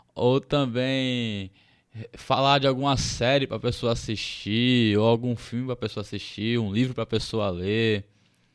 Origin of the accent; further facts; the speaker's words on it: Salvador, Bahia, Brazil; você foi pra minha terra? Você foi pro campeonato em Salvador?